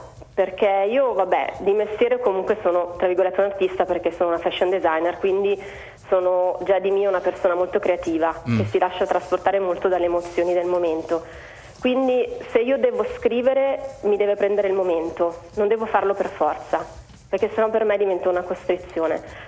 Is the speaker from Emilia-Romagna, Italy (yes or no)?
no; Como, Lombardy, Italy; Io sono di Como